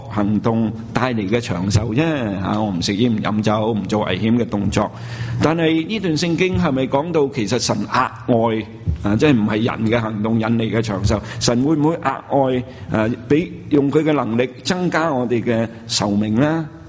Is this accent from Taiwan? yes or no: no; China; 我们中国人的思想都是这样样的